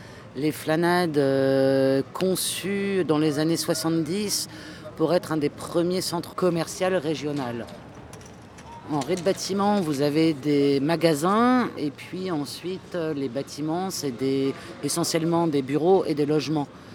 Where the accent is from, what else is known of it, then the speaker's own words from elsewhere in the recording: Sarcelles, Île-de-France, France; born there; Moi je suis née à Sarcelles. Mes parents sont arrivés en 59